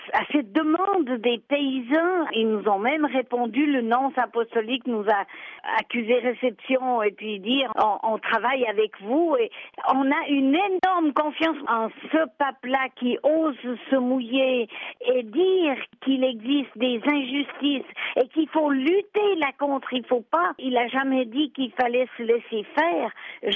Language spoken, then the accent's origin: French; Switzerland; Alors nous, en tant que Suisse, avec la démocratie directe, on avait la possibilité, toute petite Suisse qu'on est, de faire changer le monde